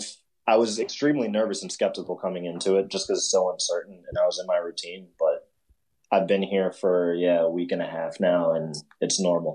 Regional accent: Chicago, Illinois, United States; But it's weird growing up in Chicago also

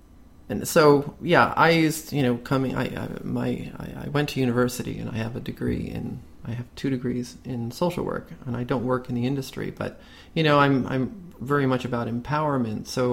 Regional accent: New York City, New York, United States; So whenever we had a pretty tight family, I grew up in New York City, and we'd go for Christmas or we'd go for other events, and there'd be acoustic guitars.

